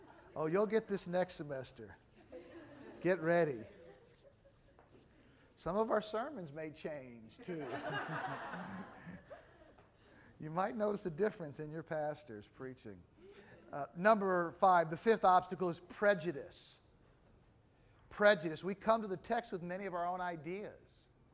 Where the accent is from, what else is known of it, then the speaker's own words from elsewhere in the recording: United States; now in Philippines; Living here in the Philippines the last year has helped me understand Americans and understand myself as an American so much more